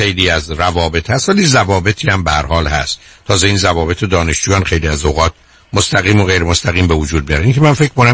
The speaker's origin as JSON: {"language": "Persian", "town": "Shiraz", "region": "Fars", "country": "Iran", "said": "من چون خودم هم شیرازی هستم، هم خاطرم هست"}